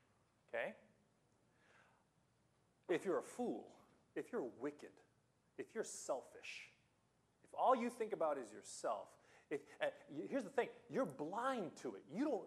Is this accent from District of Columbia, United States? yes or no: no; California, United States; now in Japan; So I grew up in California, and I got lucky.